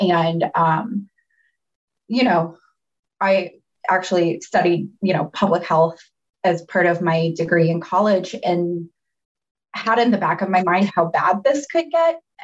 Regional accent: Kansas City, United States; You know, it's funny because I grew up in Kansas City or Kansas City area.

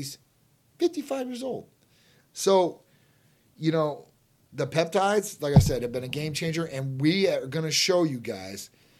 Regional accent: Chicago, Illinois, United States; And I'm from the Midwest. I'm from Chicago originally.

